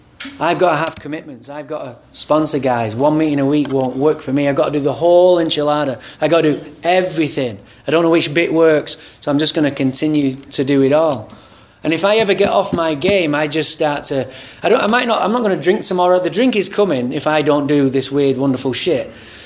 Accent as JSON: {"language": "English", "town": "Santa Barbara", "region": "California", "country": "United States", "said": "I said, yeah, I'm from Santa Barbara."}